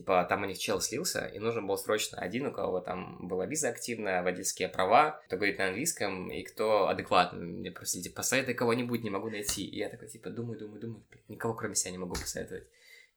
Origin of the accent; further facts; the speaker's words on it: Babruysk, Mogilev Region, Belarus; also born or lived in Minsk; Я сам родом из Бобруйска, и как бы я вот видел это становление моей семьи, как мы, знаешь, из маленького города, там отец уехал в Москву на заработки, потом вернулся, мы переехали в Минск